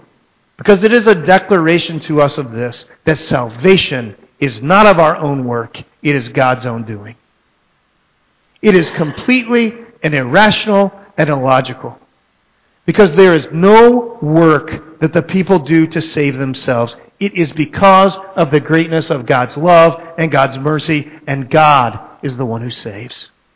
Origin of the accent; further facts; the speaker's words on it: Texas, United States; I grew up in Texas. I was about 4 years old the first time I saw like a 6 foot long snake.